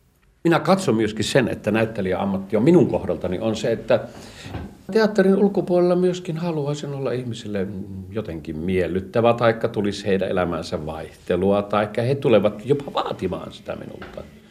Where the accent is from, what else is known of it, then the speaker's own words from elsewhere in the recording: Saarijärvi, Central Finland, Finland; moved away; minä olen Saarijärveltä lähtenyt ja olen päässyt Kansallisteatteriin